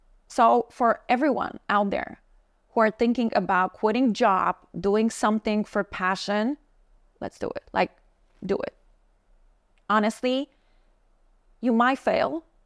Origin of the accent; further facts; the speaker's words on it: Radomsko, Łódź Voivodeship, Poland; English is a second language; So I just went to my hometown. Little hometown, 50,000 people, Radomsko. Say hello to them.